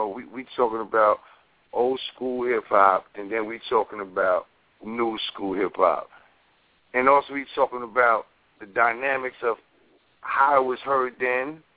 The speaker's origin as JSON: {"language": "English", "town": "New York City", "region": "New York", "country": "United States", "said": "We grew up, we could say we was in the slums. Them buildings was burned down. I'm from Harlem."}